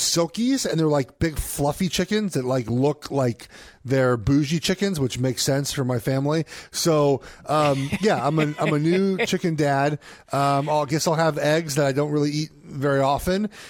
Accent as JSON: {"language": "English", "town": "Los Angeles", "region": "California", "country": "United States", "said": "I'm from Los Angeles."}